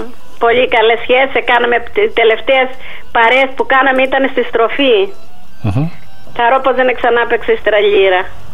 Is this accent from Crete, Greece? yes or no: yes; Sachtouria, Crete, Greece; Ήταν κι εγώ μεραθεμιώτησα, εμείνα στο Κοντοχωριανή. Εγώ είμαι από τα Σαχτούρια.